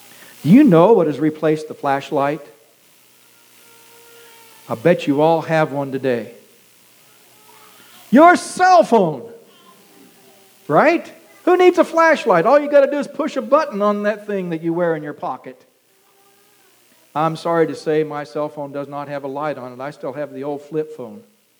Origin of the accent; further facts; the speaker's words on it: Kansas, United States; I'm from Kansas, and we call the Arkansas River there the Arkansas River.